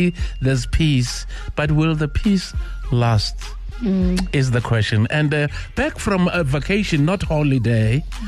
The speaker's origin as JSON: {"language": "English", "town": "Pimville", "region": "Gauteng", "country": "South Africa", "said": "Ekasilam ePimville, because I'm from Pimville, there by Maponya Mall"}